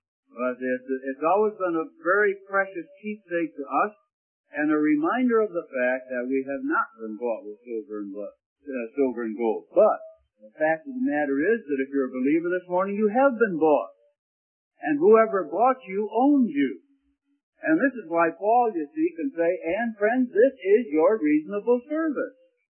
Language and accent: English; Scotland, United Kingdom; Now, I'm a Scotsman.